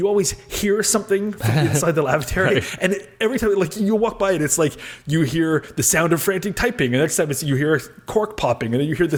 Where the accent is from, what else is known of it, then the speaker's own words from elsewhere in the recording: Canada; Here in Canada, we sp